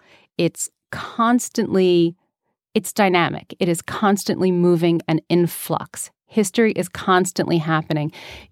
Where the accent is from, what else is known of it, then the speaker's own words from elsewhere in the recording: New York City, New York, United States; But kid from New York City, I had no frame of reference for that. You know, what's my frame of reference growing up in New York City?